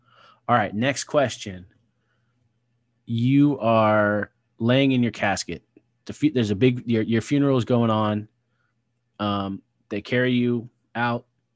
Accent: California, United States; I grew up in South Orange County, so there's so many of those, like, white, hip, cool Christians that like come from middle or upper class backgrounds

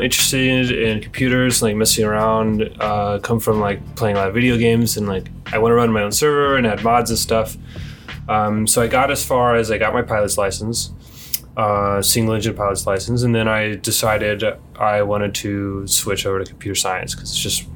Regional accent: Texas, United States; So I went from Tennessee to Texas. I'm from Texas. My family's all there. So I moved back home

